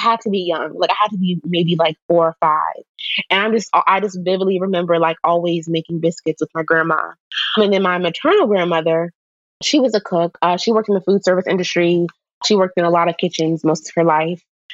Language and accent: English; Maryland, United States; everyone is eating crabs and I'm from Maryland